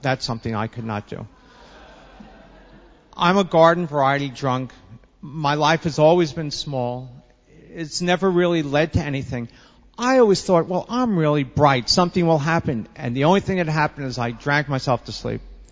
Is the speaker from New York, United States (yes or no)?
yes; Long Island, New York, United States; also born or lived in Manhattan; I was born in Manhattan. I grew up in Long Island.